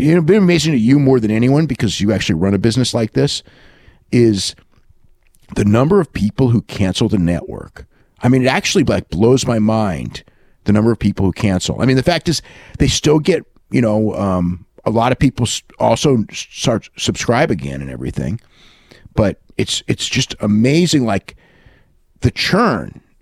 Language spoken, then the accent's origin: English; United States; your initial reaction as an American going over there seeing